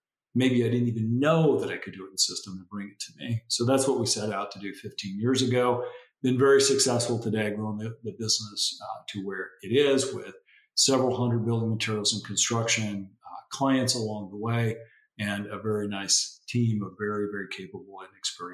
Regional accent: Missouri, United States; I'm from Missouri, so I'm going to say data, not Missouri.

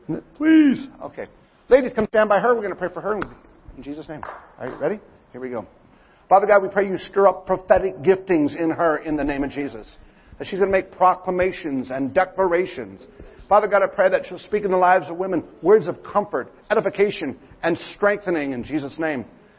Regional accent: Minnesota, United States; I'm from Minnesota. If I don't talk fast, I freeze to death.

